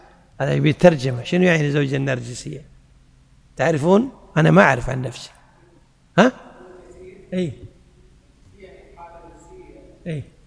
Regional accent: Kuwait; لأنه كما يقول الناس عندنا في الكويت: الذهب زينة وخزينة،

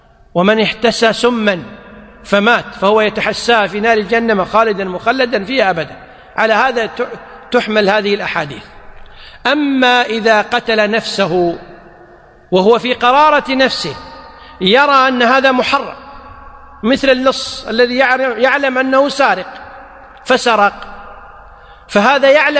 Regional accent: Kuwait; والحمد لله عندنا في الكويت حفظها الله ورعاها الأمور متيسرة

